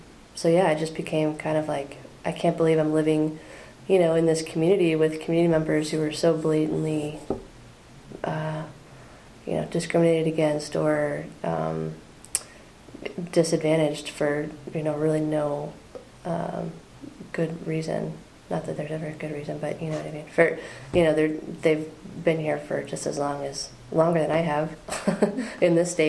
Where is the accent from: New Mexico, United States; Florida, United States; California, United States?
New Mexico, United States; Ruidoso; moved away as an adult; Yep, I'm from Ruidoso, New Mexico.